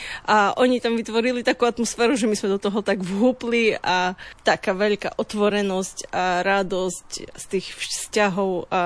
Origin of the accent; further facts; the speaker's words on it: Stropkov, Prešov Region, Slovakia; Pochádzam zo Stropkova a tam vlastne tie púte boli známe už dlhšie